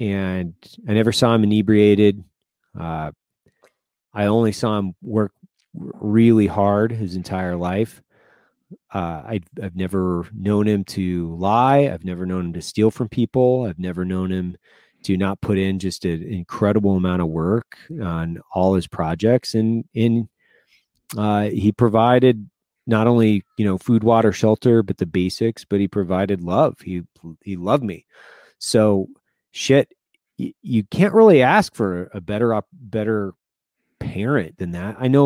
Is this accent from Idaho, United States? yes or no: yes; Lewiston, Idaho, United States; I grew up in Lewiston, Idaho. So 23,000 people. It's a baseball town.